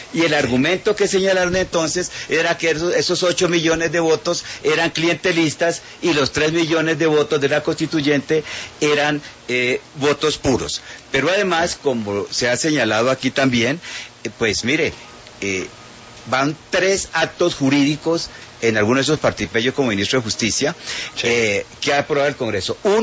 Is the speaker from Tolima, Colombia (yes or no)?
yes; Chaparral, Tolima, Colombia; yo todavía recuerdo de niño en Chaparral